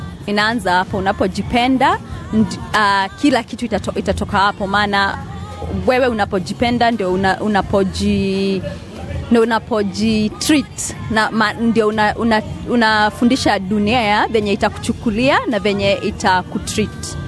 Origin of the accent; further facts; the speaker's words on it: Kenya; nimetoka Kenya.